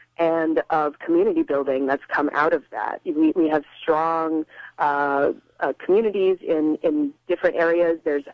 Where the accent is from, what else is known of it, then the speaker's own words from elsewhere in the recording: Galveston, Texas, United States; I have connections to Houston. I'm from Galveston